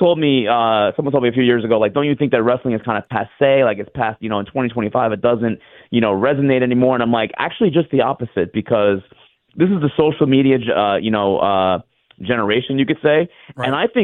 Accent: Riverdale, Georgia, United States; born there; now in Atlanta, United States; I was born in Georgia, never lived here until now. And the fact that like fate has brought me to Atlanta, and I was born in Clayton County in Riverdale, Georgia.

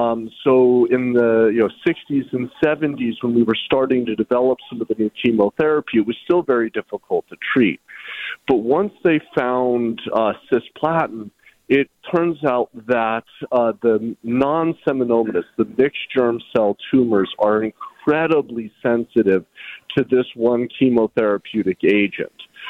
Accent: Colorado, United States; moved away as an adult; now in Hartford, United States; So I grew up in Colorado and went to undergrad and medical school there and did my residency at Stony Brook University on Long Island. And subsequently moved to Hartford and have been practicing in Connecticut for the last 9 years.

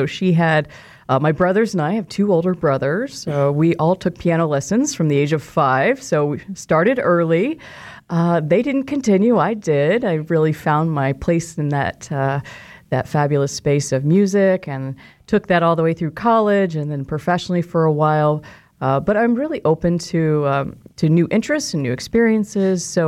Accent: Mullinville, Kansas, United States; Originally, I'm from Mullinville, Kansas.

